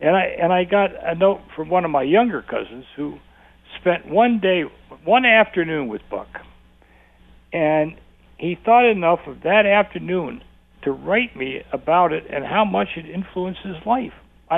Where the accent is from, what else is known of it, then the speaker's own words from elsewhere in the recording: Hellertown, Pennsylvania, United States; They were certainly in Hellertown anyway, my hometown in Pennsylvania.